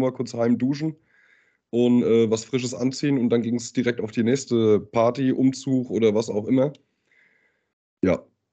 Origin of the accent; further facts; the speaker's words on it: Höchst, Hesse, Germany; Wir kommen halt aus Höchst, ne?